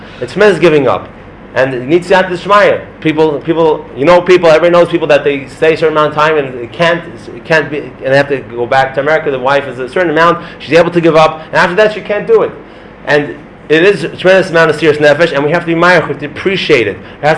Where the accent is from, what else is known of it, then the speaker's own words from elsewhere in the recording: Bnei Brak, Tel Aviv District, Israel; now in Jerusalem, Israel; because I'm from Bnei Brak, and I'm in Shalayim now